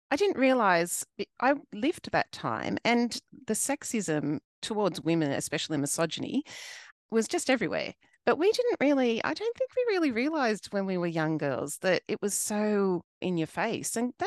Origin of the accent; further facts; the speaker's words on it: Sydney, New South Wales, Australia; I grew up in Southwest Sydney, which is very multicultural. And we had lots of different cultures.